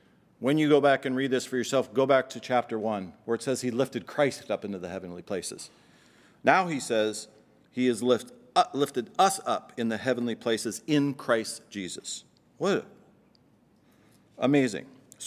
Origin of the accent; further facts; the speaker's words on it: Iowa, United States; I'm from Iowa. Time to bring the family back to Iowa.